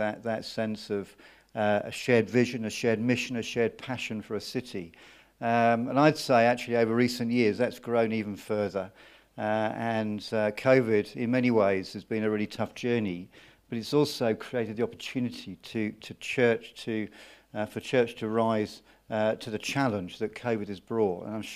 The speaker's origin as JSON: {"language": "English", "region": "London", "country": "United Kingdom", "lives_now": "Bristol, United Kingdom", "said": "I come from Bristol, originally from London, but 40 years lived in Bristol"}